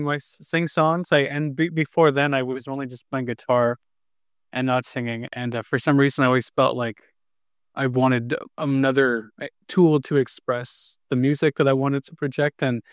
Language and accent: English; Altona, Manitoba, Canada; So I grew up in Altona. That's just like an hour-ish south of the city.